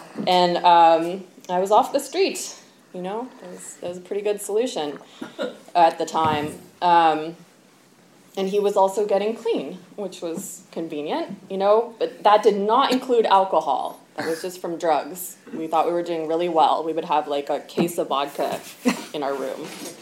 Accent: California, United States; born there; And then I ended up back in Oakland. I was born here in the Bay.

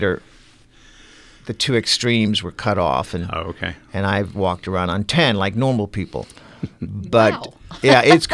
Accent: Portsmouth, Virginia, United States; born there; also born or lived in San Diego / Los Angeles / Lake Forest / Roslyn; Navy brat. I was born in Portsmouth, Virginia. Went to 2 years in San Diego, 4 years in Los Angeles, 4 years in Chicago area, Lake Forest. Then we moved to Roslyn, Long Island, where I went to elementary school

